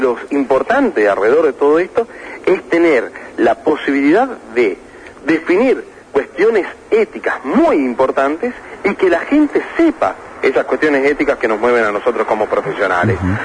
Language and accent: Spanish; Tucumán, Argentina; Yo soy de Tucumán, del norte profundo